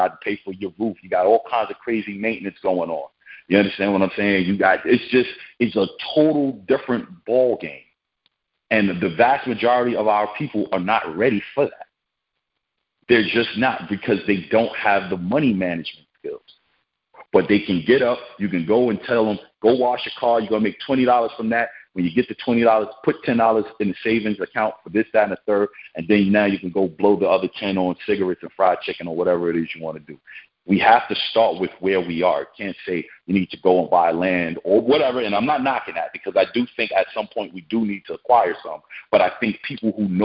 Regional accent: Brooklyn, New York, United States; I'm from New York.

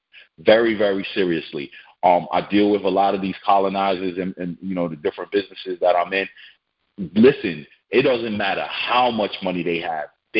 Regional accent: New York, United States; So I'm from New York.

